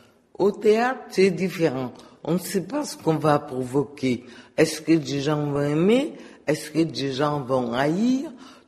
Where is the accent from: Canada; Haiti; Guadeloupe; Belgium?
Guadeloupe; now in New York, United States; je vis à New York, je ne parle jamais créole et pourtant, je me considère profondément à 100% guadeloupéenne.